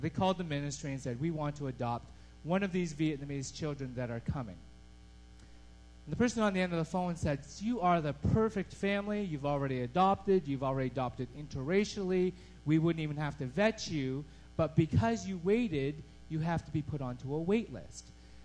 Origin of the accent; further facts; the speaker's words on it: Cambridge, Ontario, Canada; also born or lived in Woodstock, Canada; Then I grew up in Cambridge and moved out to Woodstock, New Brunswick, and then came back to Redeemer for university.